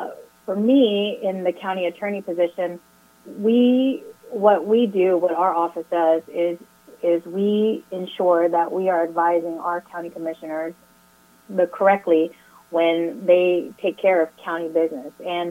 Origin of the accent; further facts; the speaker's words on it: Palacios, Texas, United States; I grew up in Palacios, which our demographic of Vietnamese people or Asian people is higher in Palacios than it is everywhere else in the county.